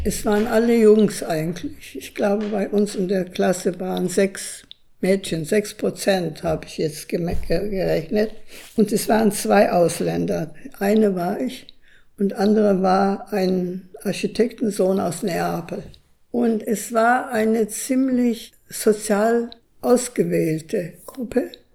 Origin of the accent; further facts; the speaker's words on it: Istanbul, Turkey; now in Germany; Ich bin also 1936 in Istanbul geboren, in einer Familie, die säkulär war, also sehr bildungsorientiert.